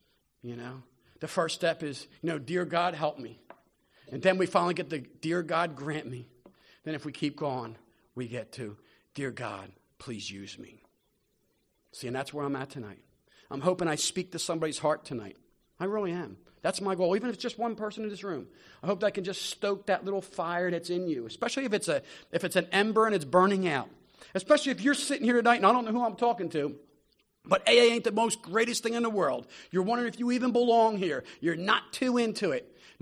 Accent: Philadelphia, Pennsylvania, United States; I'm growing up in Philadelphia and I'm drinking. I hung out with the guys in the playgrounds and the parks. I come from Tacony Park in Northeast Philadelphia

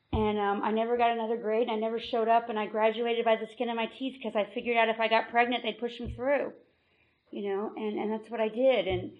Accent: New Jersey, United States; You know, I'm from New Jersey. I grew up most of the time by the Jersey Shore

